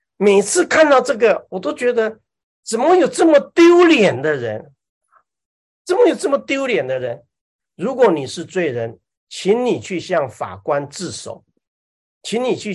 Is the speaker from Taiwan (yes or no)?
yes; Taipei, Taiwan; 那我们因为是在台湾长大，在台北嘛，如果你有去台北就知道